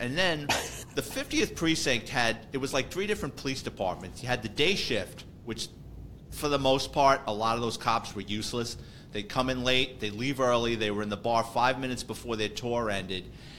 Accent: Bronx, New York, United States; I grew up in the Bronx.

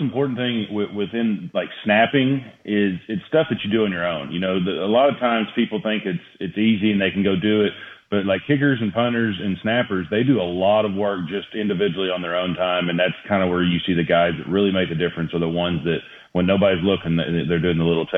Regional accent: Arkansas, United States; You know, growing up in Arkansas, Dallas was always so close

